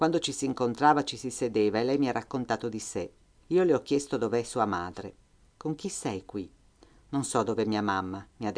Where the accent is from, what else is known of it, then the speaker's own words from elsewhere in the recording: Udine, Friuli-Venezia Giulia, Italy; Io sono italiana di Udine